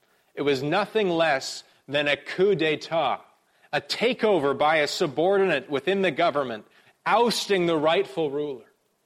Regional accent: Canada; I'm from Canada.

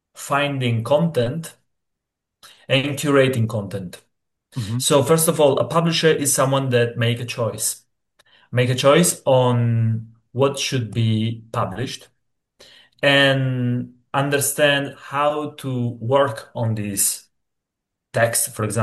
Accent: Italy; English is a second language; I come from Italy. I am a PhD student here for the University of Tor Vergata in Rome.

